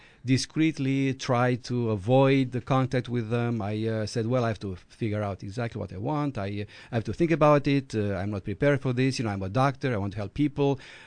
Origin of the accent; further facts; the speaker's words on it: Constanța, Constanța County, Romania; English is a second language; moved away as an adult; I was born in Romania, in the town of Constanța, and I lived all my life till age 30 in Romania. So I was trained as a doctor in Bucharest, Romania.